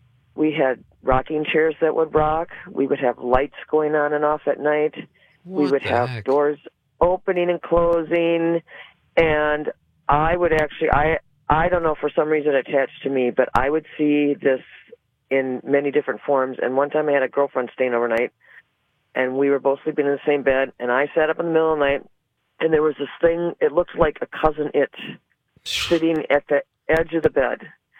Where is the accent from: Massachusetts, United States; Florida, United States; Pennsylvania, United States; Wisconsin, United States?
Wisconsin, United States; Antigo; I was born and raised in Antigo.